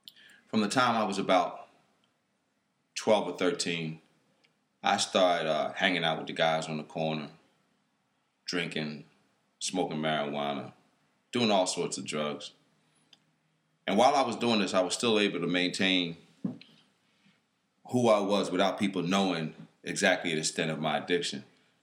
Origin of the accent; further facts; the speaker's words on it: Philadelphia, Pennsylvania, United States; So here I was stationed in Virginia, and I'm from Philadelphia.